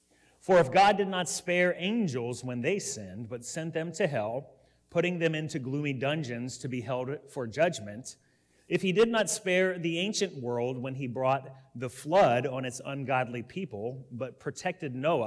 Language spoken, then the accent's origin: English; Alto, Wisconsin, United States; I'm from Alto.